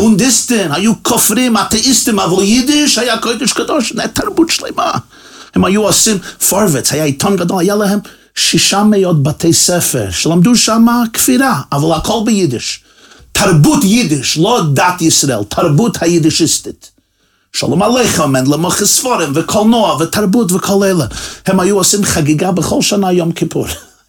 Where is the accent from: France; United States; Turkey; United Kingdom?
United States; Brooklyn, New York; וזהו, גדלנו בקרונהייטס בברוקלין.